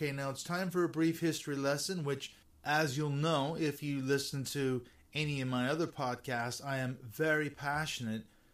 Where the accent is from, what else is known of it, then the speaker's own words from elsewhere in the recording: United States; moved away as an adult; now in United Kingdom; as a transplanted American living here in the United Kingdom for nearly 12 years now.